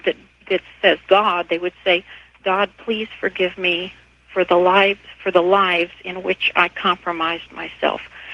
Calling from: Seattle, Washington, United States; Hi, I'm calling from Seattle area.

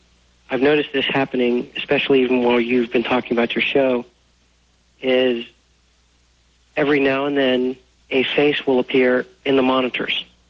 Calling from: Dayton, Ohio, United States; I'm calling from Dayton, Ohio.

